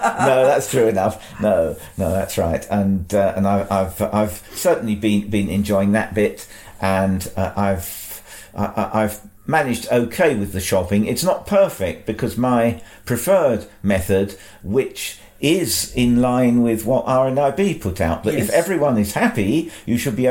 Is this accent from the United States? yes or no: no; Crowborough, South East England, United Kingdom; now in Aberdeen, United Kingdom; As you can hear from my accent, I was not born in Aberdeen. I was born in Crowborough in East Sussex, and I lived there and operated my own business as a piano tuner and technician for 47 years.